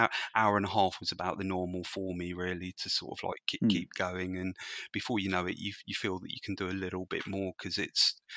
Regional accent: Maidenhead, South East England, United Kingdom; around my hometown of Maidenhead

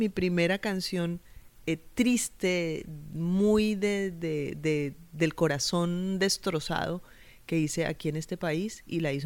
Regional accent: Valle del Cauca, Colombia; influida mucho por los músicos de mi pueblo, de mi país, de mi Valle del Cauca

